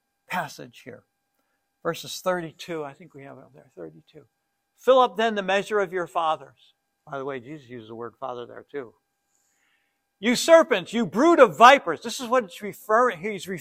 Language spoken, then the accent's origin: English; United States; And I'm an American, and I think we're the greatest country that's ever existed on the face of the earth.